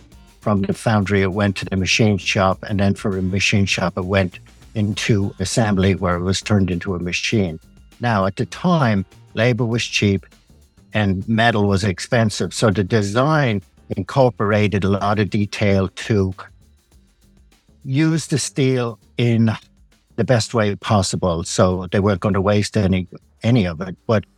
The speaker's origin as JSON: {"language": "English", "town": "Dublin", "region": "Leinster", "country": "Ireland", "moved": "as an adult", "lives_now": "Oakville, United States", "said": "Here's my story. I'm Irish. I'm from Dublin and emigrated here in 1987."}